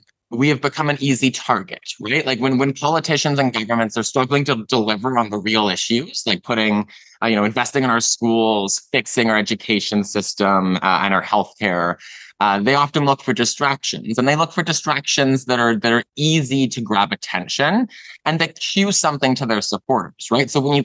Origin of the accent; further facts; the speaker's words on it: Gagetown, New Brunswick, Canada; also born or lived in Fredericton; I grew up in small towns. I was born in New Brunswick, in Fredericton, but grew up in Gage Town, traveled to province playing, you know, boys hockey at the time.